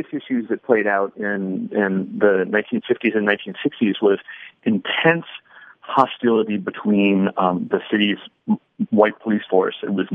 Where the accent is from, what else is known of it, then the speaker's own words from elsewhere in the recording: Detroit, Michigan, United States; I grew up in Detroit in the 1960s